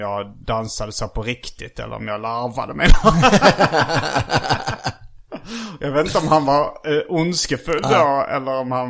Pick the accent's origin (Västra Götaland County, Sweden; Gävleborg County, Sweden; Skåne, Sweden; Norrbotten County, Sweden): Skåne, Sweden; accent: Scanian